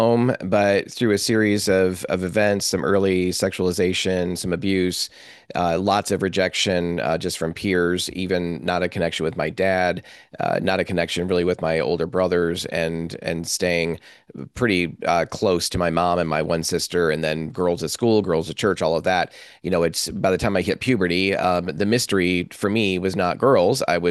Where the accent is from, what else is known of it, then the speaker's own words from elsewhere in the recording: New York, United States; brought me to a church in upstate New York in my hometown, pretty close to where I grew up.